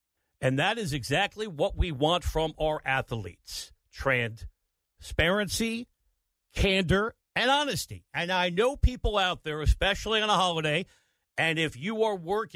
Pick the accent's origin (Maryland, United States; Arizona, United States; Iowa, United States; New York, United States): New York, United States; I didn't see a lot of Xavier McDaniel when he played for the Supersonics when I grew up in the New York tri-state area.